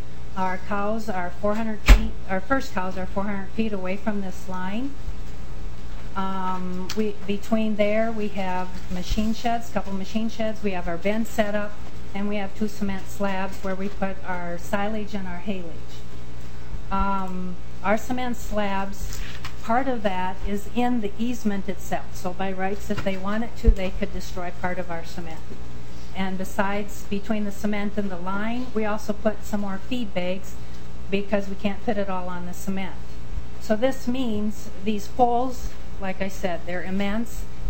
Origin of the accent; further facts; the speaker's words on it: Minnesota, United States; from Sibley County, and my husband back there is the redhead, Dale, and we run a dairy and crop farm.